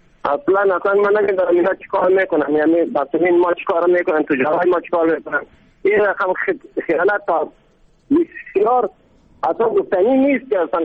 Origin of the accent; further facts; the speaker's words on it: Ghazni, Afghanistan; ولایت های سرسل مثل ولایت ما غزنی